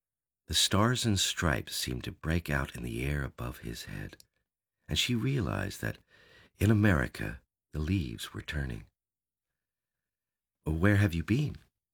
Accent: Shoshone, California, United States; also born or lived in Philadelphia, United States; Well, I was born in Philadelphia, but I haven't been back in 40 years. Shoshone, California is my real home. They call it the gateway to Death Valley.

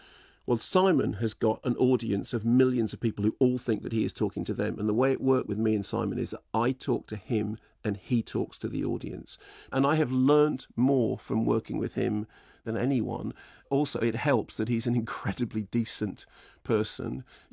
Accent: Barnet, London, United Kingdom; And of course, I grew up in Barnet, right?

